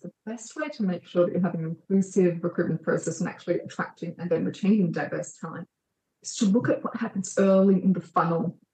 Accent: Australia; born there; despite the fact that I was born in Australia, I'm different by virtue of my background

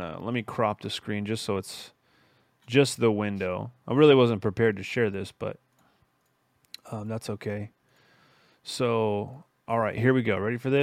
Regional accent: Oregon, United States; Dude, I am from Oregon, and in the 90s, my sister had a Charlotte Hornets starter jacket.

